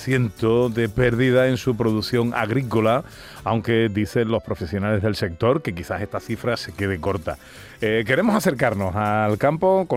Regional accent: Andalusia, Spain; somos los andaluces

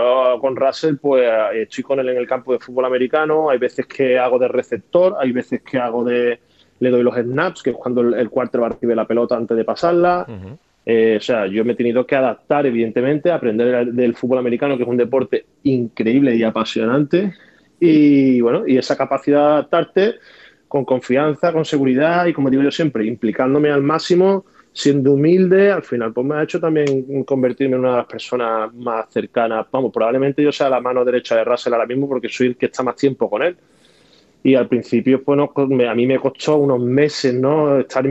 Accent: Seville, Andalusia, Spain; que yo Sevilla la llevo por bandera, y estoy deseando poder volverme

